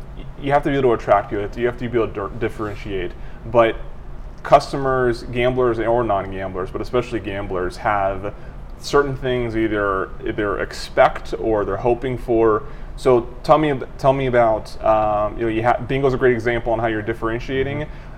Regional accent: Washington, District of Columbia, United States; No, I'm from Washington, D.C.

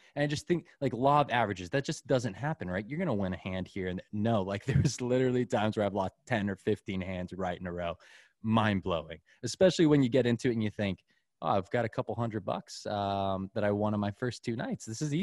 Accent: Massachusetts, United States; So you need to, and plus now I'm back in my home state of Massachusetts.

